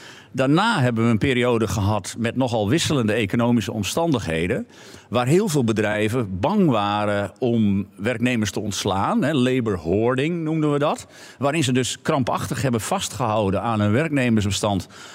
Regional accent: Groningen, Netherlands; Ik ben een Groninger en het grootste compliment van een Groninger is, het kon minder.

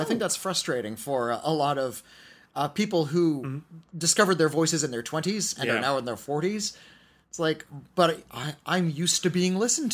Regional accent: Rio de Janeiro, Brazil; I am from Rio de Janeiro in Brazil.

